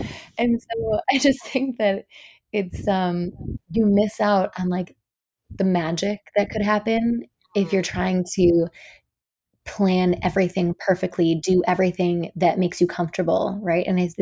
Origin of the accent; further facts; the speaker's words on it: Chicago, Illinois, United States; also born or lived in New York / Los Angeles; I lived in New York and then LA. I'm from Chicago. I've kind of been around the States.